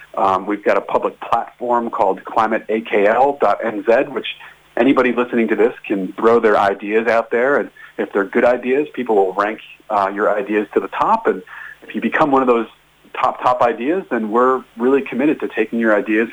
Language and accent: English; United States; now in New Zealand; It sounds a bit arrogant as an American saying that about my adopted homeland.